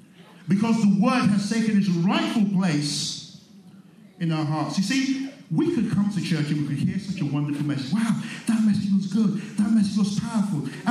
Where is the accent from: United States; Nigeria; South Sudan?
Nigeria; we grew up in Nigeria, and the place where we grew up, it was very, very rocky, very stony.